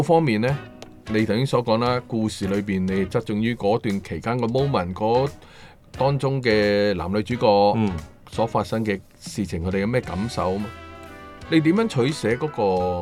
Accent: Hong Kong; 我哋香港人真系挤牙膏咁挤时间出嚟去做自己中意做嘅嘢嘅。

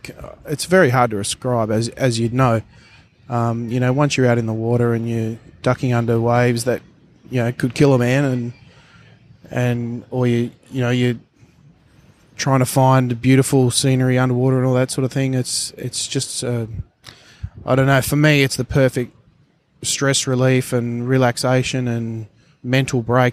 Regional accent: Tamworth, New South Wales, Australia; Well, I grew up, even though I did – my hometown's Tamworth. We've spent our entire lives chasing the sea, my family

